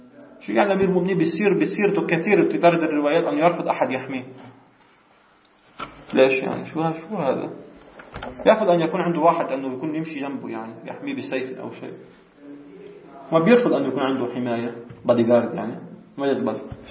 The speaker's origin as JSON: {"language": "Arabic", "country": "Lebanon", "said": "الفلافل عندنا بلبنان يكون فيها رطوبة أكثر"}